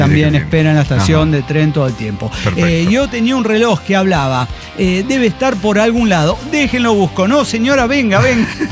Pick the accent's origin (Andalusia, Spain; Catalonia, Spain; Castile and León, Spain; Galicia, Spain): Catalonia, Spain; Barcelona; que yo soy de Barcelona